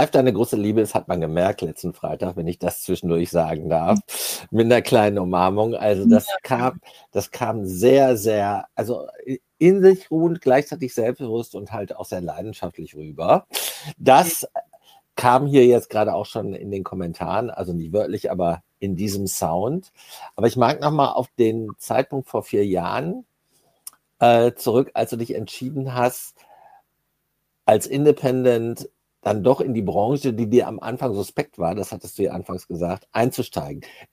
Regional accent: North Rhine-Westphalia, Germany; now in Hamburg, Germany; Ich komme aus der Region, bin aber jetzt in Hamburg.

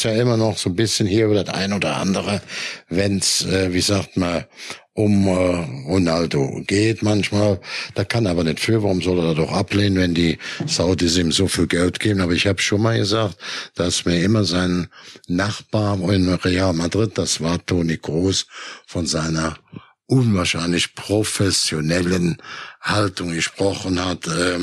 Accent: Germany; da bin ich als Deutscher wieder ein bisschen stolz

